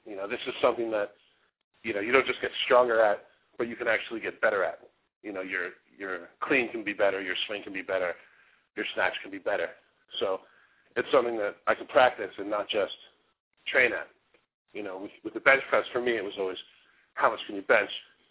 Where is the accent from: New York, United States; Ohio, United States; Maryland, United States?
New York, United States; now in Oakland, United States; Well, I was born in New York, lived there most of my life, and I started training in New York in about 2001.